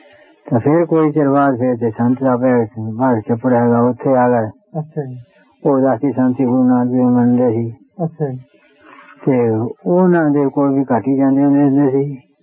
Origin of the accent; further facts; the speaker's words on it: Jhugge Kalan, Punjab, India; ਮੇਰੇ ਜੀਵਨ ਦਾ ਇਸ ਤਰ੍ਹਾਂ ਹਾਲ ਹੈ, ਮੇਰਾ ਪਿੰਡ ਝੁੱਗੇ ਕਲਾਂ ਹੈ